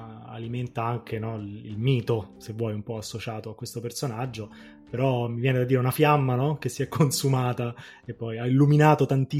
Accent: Rome, Lazio, Italy; born there; più di 20 anni della mia vita, perché io sono nato a Roma

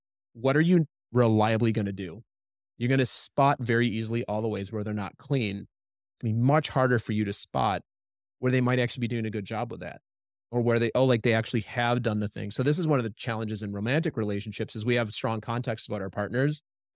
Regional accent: Midwest, United States; It's a context I grew up with in Midwest. Just the way I grew up is we're humble.

